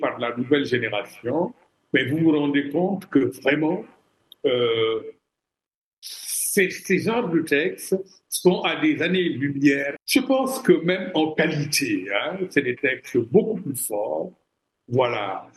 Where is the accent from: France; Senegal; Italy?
Senegal; Moi-même, je suis sénégalais, j'écris en Wolof.